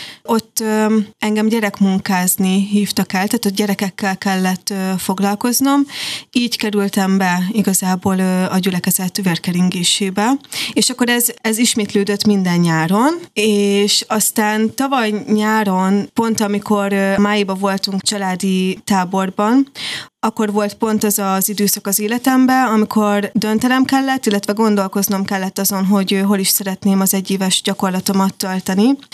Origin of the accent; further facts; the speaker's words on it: Kiskunhalas, Bács-Kiskun, Hungary; born there; Alapvetően itt születtem, Kiskunhalason.